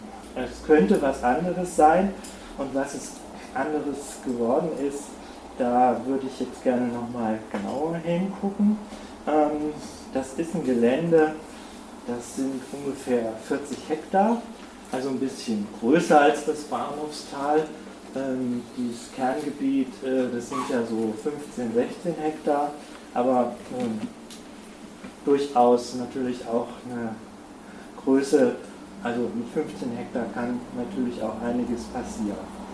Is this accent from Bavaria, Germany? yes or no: no; Leipzig, Saxony, Germany; ich komme aus Leipzig, habe natürlich einen anderen Blick auf Flensburg